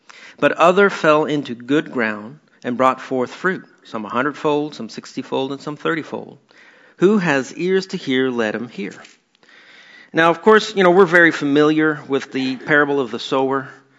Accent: Canada; I'm a former, I guess I'm still Canadian for now.

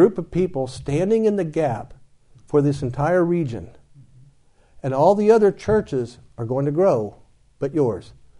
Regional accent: Dayton, Ohio, United States; I'm from Dayton, Ohio, but the Miami River runs through Dayton, so the region is referred to as the Miami Valley.

